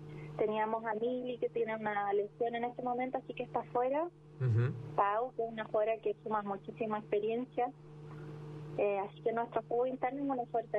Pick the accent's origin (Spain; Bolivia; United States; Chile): Chile; Osorno, Los Lagos; Soy de Osorno, región de Los Lagos, que queda en paralelo a Bariloche.